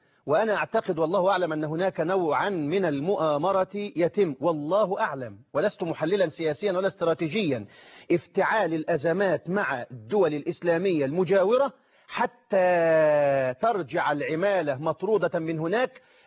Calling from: Cairo, Cairo Governorate, Egypt; وأنا أناشد البرنامج من القاهرة

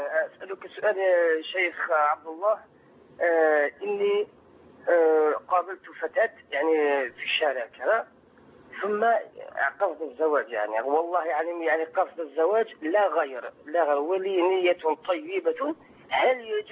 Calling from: Algeria; من الجزائر.

